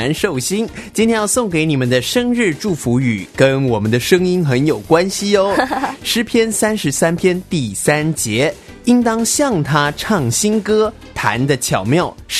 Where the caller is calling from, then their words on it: Shandong, China; 我是来自山东的热心听友，